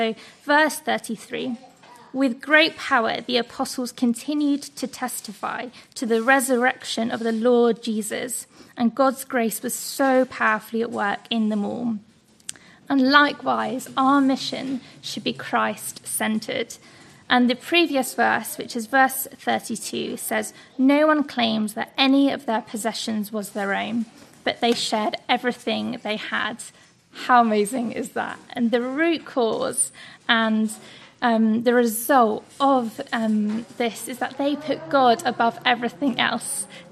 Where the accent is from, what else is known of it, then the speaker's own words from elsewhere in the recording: Winchester, South East England, United Kingdom; so I'm from Winchester